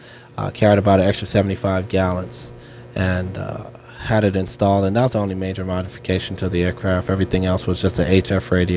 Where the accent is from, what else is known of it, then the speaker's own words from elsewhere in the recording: United States; and sometimes you face a bit of hostility being an American